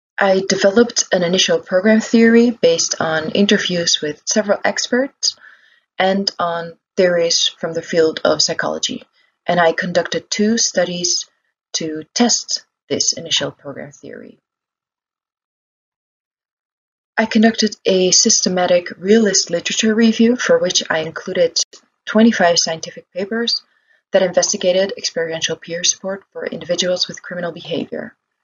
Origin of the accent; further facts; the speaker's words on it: Netherlands; English is a second language; I'm a researcher from the Netherlands.